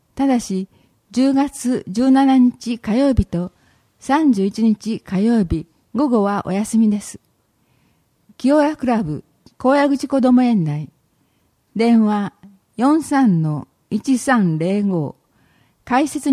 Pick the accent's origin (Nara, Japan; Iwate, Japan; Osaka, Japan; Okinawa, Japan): Iwate, Japan; now in Hashimoto, Japan; 私は岩手県出身で、パパとは東京都で出会いました。結婚後にパパの出身地の橋本市で農業をすることになりました。